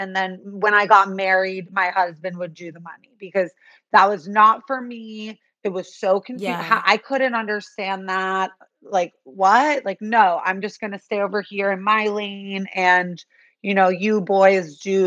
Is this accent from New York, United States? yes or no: yes; New York City, New York, United States; Because I grew up on the Upper East Side, I was around a lot of mostly dads who worked on Wall Street, including my own dad.